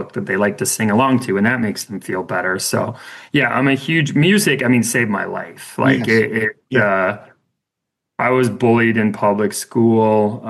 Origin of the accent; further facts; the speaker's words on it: London, Ontario, Canada; which is here in my hometown, London, and they focus on helping youth with depression.